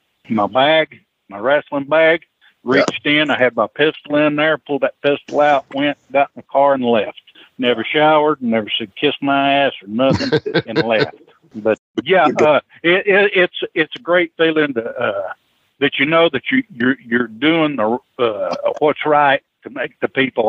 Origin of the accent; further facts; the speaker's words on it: Knoxville, Tennessee, United States; I'm from Knoxville.